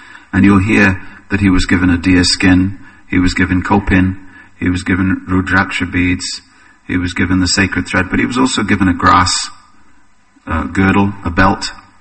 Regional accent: England, United Kingdom; it's like for me as an Englishman, they just look at you up and down

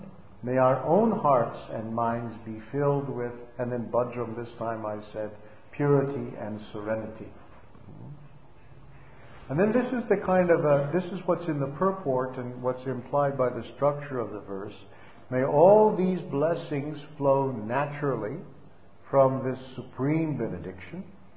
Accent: United States; I look at the color of my skin. I'm an American guy, you know.

